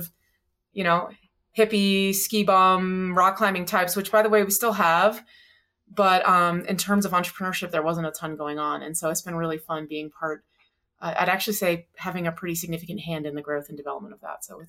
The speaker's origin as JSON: {"language": "English", "region": "Florida", "country": "United States", "tie": "born or raised there", "moved": "as an adult", "lives_now": "Colorado, United States", "said": "Growing up in Florida is very different than Colorado. And so I had this like lifelong dream, childhood dream of moving to Colorado."}